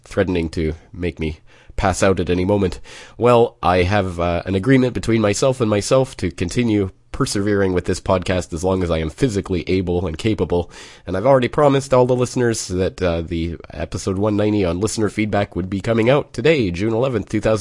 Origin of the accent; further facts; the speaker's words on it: Calgary, Alberta, Canada; after a famous muckraking journalism endeavor from my hometown of Calgary from the turn of the 20th century.